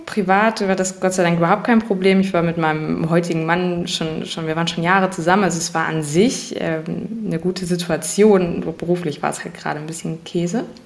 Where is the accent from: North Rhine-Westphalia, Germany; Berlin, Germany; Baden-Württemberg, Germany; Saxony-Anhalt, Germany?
North Rhine-Westphalia, Germany; Neuss; ich bin 30 Jahre, ich komme aus Neuss, das ist im Rheinland